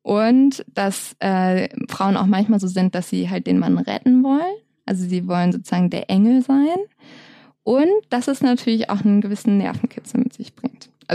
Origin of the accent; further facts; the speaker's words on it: Hamburg, Germany; Ich komme nämlich aus der Nähe von Hamburg, wie wir schon vorhin erzählt haben.